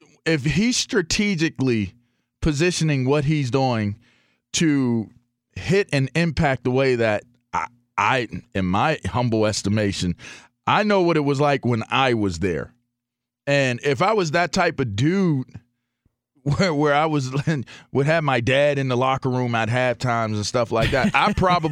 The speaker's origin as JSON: {"language": "English", "town": "Pittsburgh", "region": "Pennsylvania", "country": "United States", "said": "It's funny because I don't sound like I'm from Pittsburgh unless I'm in Pittsburgh."}